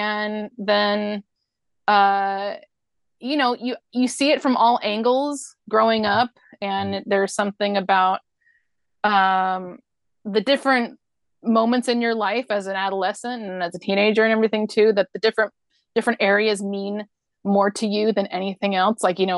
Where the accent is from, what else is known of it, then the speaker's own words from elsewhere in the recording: Yorba Linda, California, United States; I am fourth generation Orange County. Great. And I was born in Yorba Linda and raised mostly in Yorba Linda, went to high school in Fullerton, and then lived in Fullerton for about 25 years.